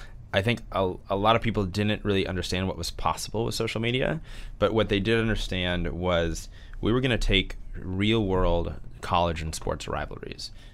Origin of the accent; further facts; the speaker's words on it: St. Louis, Missouri, United States; Growing up, I grew up in St. Louis, Missouri. Both my parents are small business owners and entrepreneurs themselves